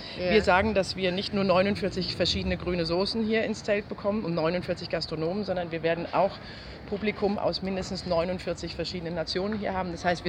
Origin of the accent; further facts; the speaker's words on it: Frankfurt, Hesse, Germany; Ich bin Frankfurterin tatsächlich.